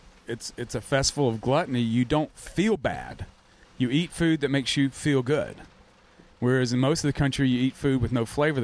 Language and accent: English; Alabama, United States; But even before then, growing up in Alabama, son of a mother who was an Iowa farmer in the Depression, always had a garden